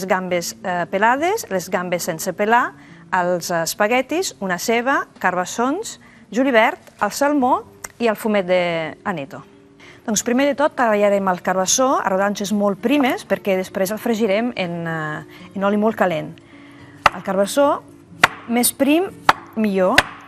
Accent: Sant Vicenç de Montalt, Catalonia, Spain; vinc de Sant Vicent de Montalt

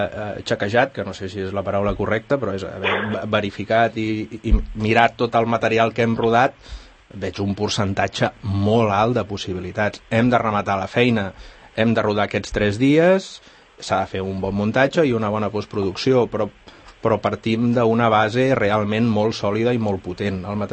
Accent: Catalonia, Spain; però si a més som catalans, que és casa nostra

